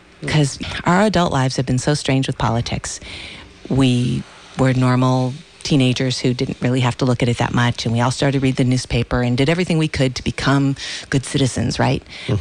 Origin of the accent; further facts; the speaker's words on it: Los Angeles, California, United States; now in Santa Cruz, United States; I came 23 years ago and loved getting involved immediately with everything that I could because I came from Los Angeles where it seemed too big to get super involved.